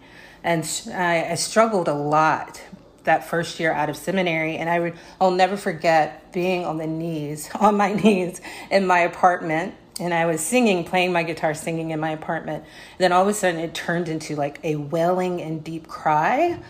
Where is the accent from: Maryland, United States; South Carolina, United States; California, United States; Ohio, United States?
South Carolina, United States; I grew up in South Carolina. And so in the deep heart of the USA South, and yeah, I think about fireflies and beautiful trees that I have a complicated relationship with.